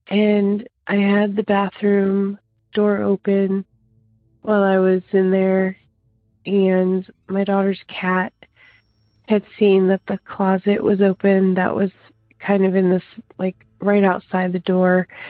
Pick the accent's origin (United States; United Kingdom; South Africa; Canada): United States; Iowa; I am from Iowa.